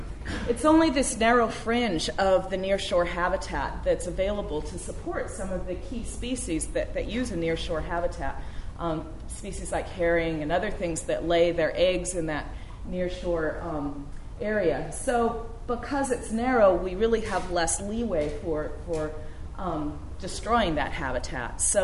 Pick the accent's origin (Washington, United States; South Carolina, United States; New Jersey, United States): Washington, United States; So, you know, I grew up in Washington. I did my undergrad up at Western and then came here for grad school.